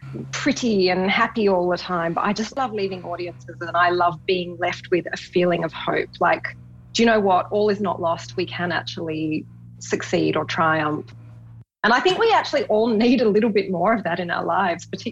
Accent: South Fremantle, Western Australia, Australia; I am a local, yes. I grew up in Western Australia, in South Fremantle. But I left as soon as I finished high school. I was out of here, and I've spent a long time living in other parts of Australia and all over the world.

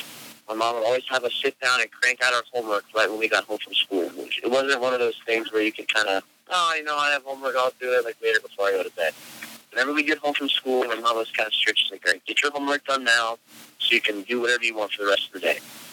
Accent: Akron, Ohio, United States; born there; now in Canton, United States; Yes, I was born in Akron, Ohio, so pretty close to where I live now in Canton.

